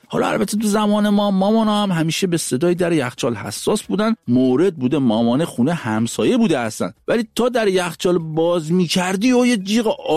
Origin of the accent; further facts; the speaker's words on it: Iran; ما ایرانی هستیم عزیزان و اون پدرانمون هم حالا ایرانی هم بودن دیگه، حالا پرشیان هم بودن و از این حرفا و آریایی.